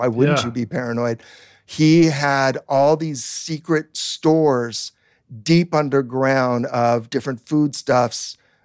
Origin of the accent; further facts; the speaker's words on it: California, United States; oh, I'm a Californian, and this is a totally different foreign country, and that's that, you know?